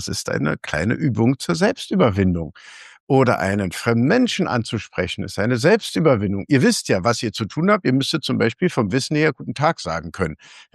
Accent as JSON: {"language": "German", "region": "Berlin", "country": "Germany", "said": "ich komme aus Berlin"}